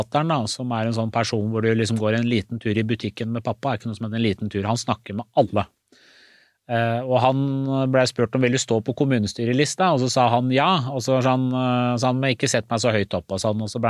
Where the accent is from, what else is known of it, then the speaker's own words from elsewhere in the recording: Skotselva, Buskerud, Norway; når jeg vokste opp I Skotselva. For jeg ble jo fort hamas ut fra Kopperud og Kopperudsvingen, som var liksom nabolag vi bodde. Aldri hamas ut fra Iran eller Teheran, ikke sant?